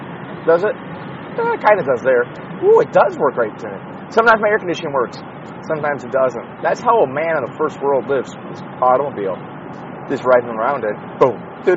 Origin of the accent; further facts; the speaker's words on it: Chicago, Illinois, United States; live from Chicago, Illinois, the United Center, my hometown-ish.